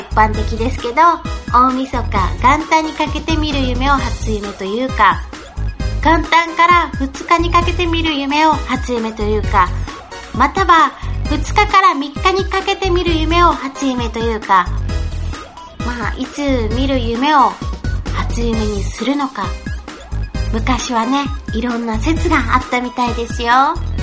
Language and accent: Japanese; Tottori, Japan; now in Tokyo, Japan; 去年はね、地元の鳥取県と東京をこう行き来する生活が続いてたんだけど